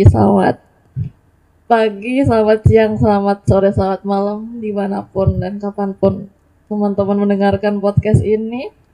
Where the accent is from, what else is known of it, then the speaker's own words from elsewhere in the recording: Pemalang, Central Java, Indonesia; born there; Ya, aku lahir di Pemalang tanggal 7 Maret 2004.